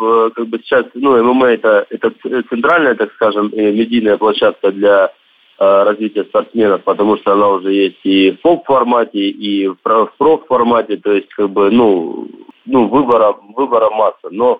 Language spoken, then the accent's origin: Russian; Rostov-on-Don, Rostov Oblast, Russia; Родился в Ростове, как бы все детство, ну, все провел здесь. Вот в Абхазии, так мне летом только я ездил, специально к родственникам, в гости.